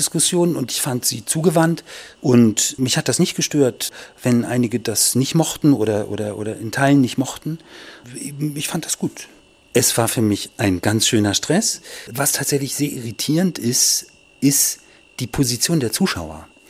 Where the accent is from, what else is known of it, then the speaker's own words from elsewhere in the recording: Berlin, Germany; also born or lived in Hamburg, Germany; Ich komme aus Berlin, bin aber gebürtig aus Hamburg. Ich bin verdammt alt